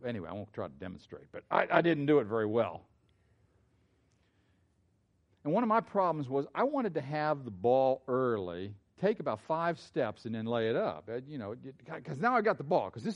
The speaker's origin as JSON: {"language": "English", "region": "Pennsylvania", "country": "United States", "said": "I came from Pennsylvania. We argued just for fun."}